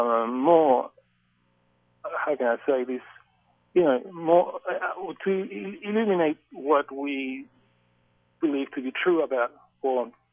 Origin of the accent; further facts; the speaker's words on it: Chile; you'll excuse my accent because like you stated, I am actually from Chile.